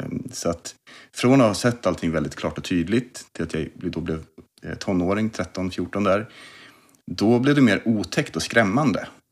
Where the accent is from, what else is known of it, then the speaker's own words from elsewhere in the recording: Kolmården, Östergötland, Sweden; also born or lived in Stockholm; Alltså som barn, vi flyttade från Stockholm när jag var 5 år ungefär, ner till urskogarna i Kolmården. Vi flyttade ner till sommarstugan och byggde ut den.